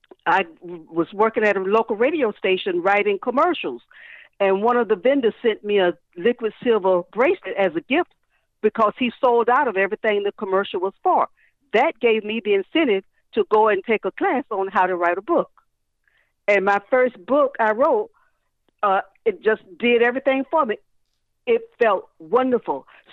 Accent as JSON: {"language": "English", "town": "Pompano", "region": "Florida", "country": "United States", "tie": "born or raised there", "said": "I was born and raised in Pompano when it was a farm town. I'm a bean picker."}